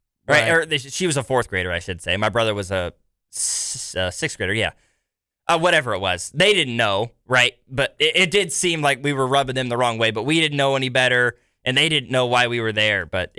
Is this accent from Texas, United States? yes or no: no; Kansas City, Missouri, United States; I'm from Kansas City area, right? Worlds of Fun is up there in Kansas City.